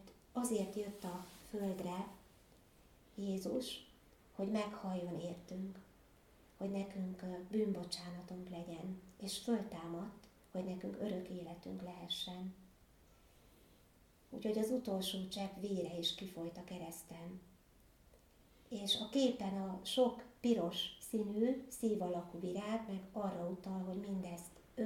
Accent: Salgótarján, Nógrád, Hungary; Én nem is erről a tájról származok, hanem én Salgótarjánba születtem

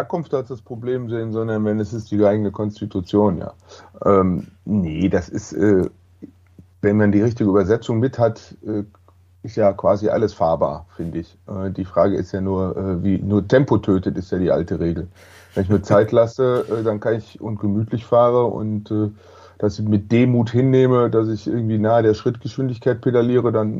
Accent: Bergisch Gladbach, North Rhine-Westphalia, Germany; also born or lived in Dortmund; Also ich bin gebürtiger Dortmunder und sozialisiert im Rheinland, wie ich immer sage, in Bergisch Gladbach.

